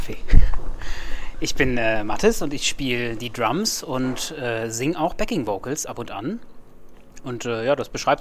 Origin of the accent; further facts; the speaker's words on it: Gotha, Thuringia, Germany; also wir kommen alle aus dem Raum Gotha, dann ist die erste nähere Stadt Erfurt